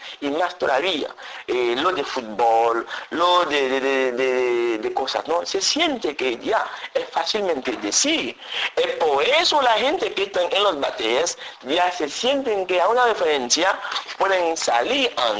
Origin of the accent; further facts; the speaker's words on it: Dominican Republic; Soy dominicano. Y me siento muy orgulloso de ser dominicano.